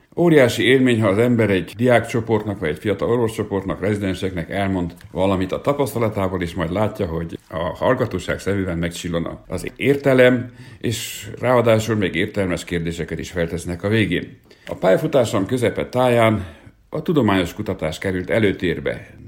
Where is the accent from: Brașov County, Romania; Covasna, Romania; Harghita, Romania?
Brașov County, Romania; Brașov; also born or lived in Târgu Mureș, Romania; és 3 éves koromtól 18 éves koromig Brassóban nevelkedtem.